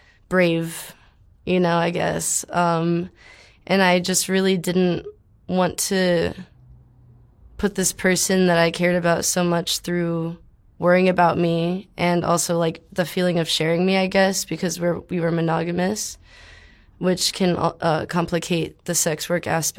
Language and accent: English; El Paso, Texas, United States; the drugs and alcohol definitely took a huge toll living and growing up in El Paso, and I feel bad for a lot of my friends that sometimes I think they'll never get out of it.